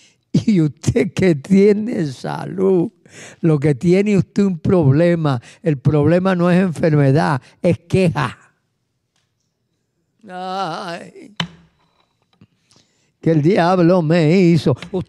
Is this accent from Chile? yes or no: no; Puerto Rico; Yo soy boricua. Yo vengo de una raza donde posiblemente 45 a 50% europeo y quizás más